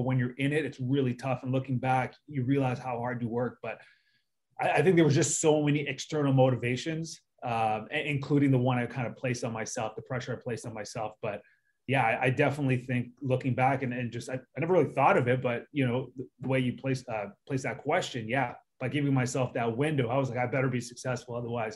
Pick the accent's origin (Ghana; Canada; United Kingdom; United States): Canada; There wasn't a lot of people who looked like me at that time, and I'm coming from Canada.